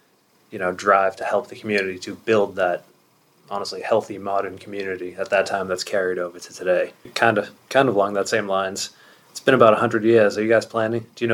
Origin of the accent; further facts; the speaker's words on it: Boston, Massachusetts, United States; born there; I was born in Boston, you know, nice 400-year history